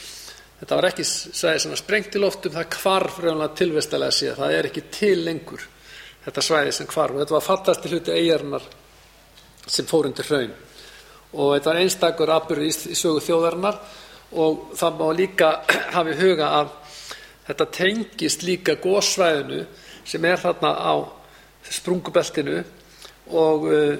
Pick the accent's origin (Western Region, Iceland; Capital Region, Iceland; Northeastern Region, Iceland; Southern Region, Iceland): Southern Region, Iceland; Vestmannaeyjar; born there; Ég er sjálfur fæddur í Vestmannaeyjum og var 3.5 árs upp á dag þegar gosið hófst